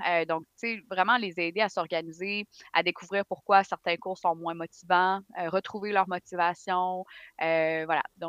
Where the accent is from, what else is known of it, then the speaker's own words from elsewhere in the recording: Sept-Îles, Quebec, Canada; born there; moi je suis née au Canada, je suis née à Sept-Îles. J'ai fait mes études à Montréal